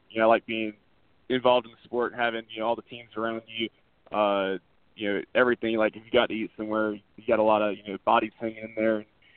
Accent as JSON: {"language": "English", "region": "South Carolina", "country": "United States", "tie": "born or raised there", "said": "South Carolina, easily. We're actually right up by Greenville Pickens. I'm only 2 miles away from Greenville Pickens, and that's where I grew up."}